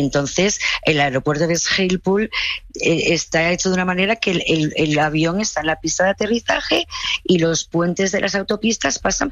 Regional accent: Asturias, Spain; yo soy asturiana pequeñita

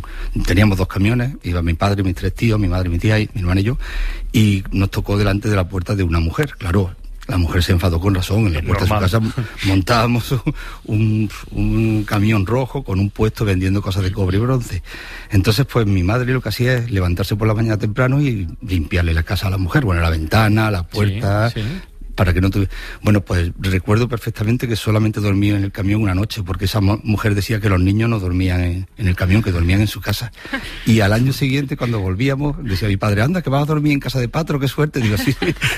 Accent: Lucena, Andalusia, Spain; yo soy de Lucena, un pueblo de Córdoba.

